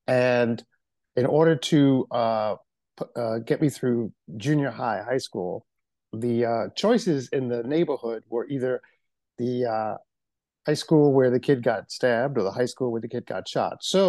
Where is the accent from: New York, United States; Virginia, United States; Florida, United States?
New York, United States; Well, basically, I grew up in Central Harlem. I'm a native New Yorker.